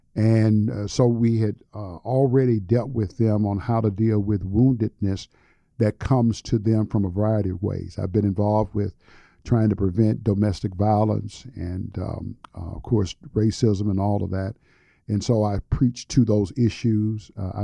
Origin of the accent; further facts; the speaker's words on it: Birmingham, Alabama, United States; my childhood experience growing up in Birmingham with the bombings there, and of course, growing up in segregation and some experiences that I had in integrating my high school in Birmingham